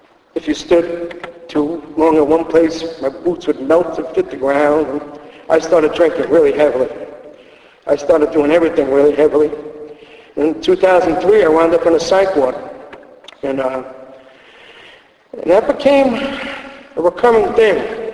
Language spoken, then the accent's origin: English; Rockaway, New York, United States; also born or lived in Queens, United States